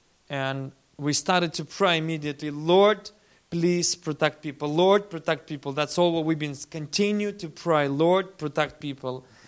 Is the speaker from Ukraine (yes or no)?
yes; Ukraine; I'm from Ukraine.